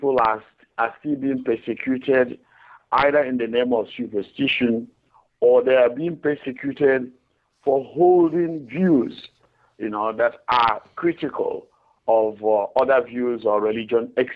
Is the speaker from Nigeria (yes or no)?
yes; Nigeria; we are seeing it not just in Nigeria, that's my home country.